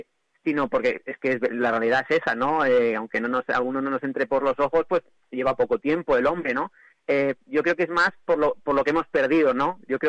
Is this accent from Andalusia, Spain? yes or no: no; Vinaròs, Valencian Community, Spain; yo soy de Vinaroz y voy a ir igualmente, o sea, ya me programé las noches viejas para pasarla aquí en Vinaroz